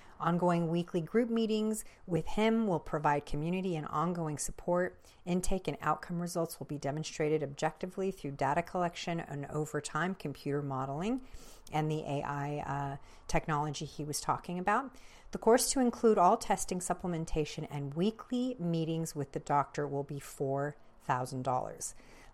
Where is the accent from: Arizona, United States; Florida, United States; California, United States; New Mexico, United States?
New Mexico, United States; Santa Fe; I'm from Santa Fe, but my mom's family and my dad's family are all northern New Mexico in Mora. Do you know where Mora is?